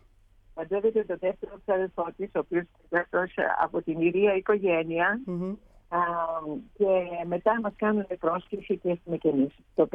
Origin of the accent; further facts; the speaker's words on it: Komotini, Eastern Macedonia and Thrace, Greece; born there; Εγώ γεννήθηκα στην Κομωτινή, αλλά δεν είμαι κάτοικος. Οι γονείς μου δεν ήταν κάτοικοι της περιοχής εκεί, νομών Ροδότη. Οι γονείς μου είναι μικρασιάτες από τα Βουλά